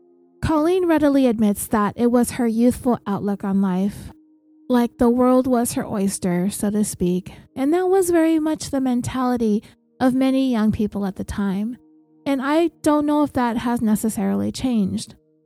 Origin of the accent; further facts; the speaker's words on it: California, United States; And we're from California, so everybody has to have a car. You just don't, like, not have a car in California.